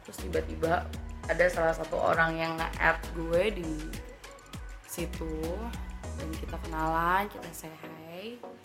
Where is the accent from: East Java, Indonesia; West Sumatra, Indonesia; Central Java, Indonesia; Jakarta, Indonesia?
Jakarta, Indonesia; usia gue 25 tahun, gue asli Jakarta.